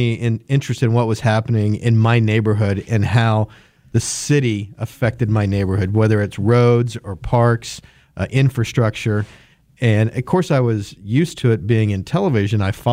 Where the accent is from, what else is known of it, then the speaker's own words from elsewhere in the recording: Wichita, Kansas, United States; So lifelong Wichitan. Grew up on the east side of town, Wichita Public Schools. Graduated from Southeast High and Wichita State.